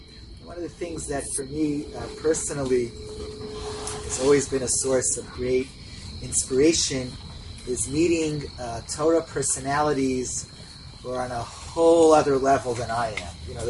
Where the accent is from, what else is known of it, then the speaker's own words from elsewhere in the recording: Washington Heights, New York, United States; because I grew up in Washington Heights, next to the yeshiva.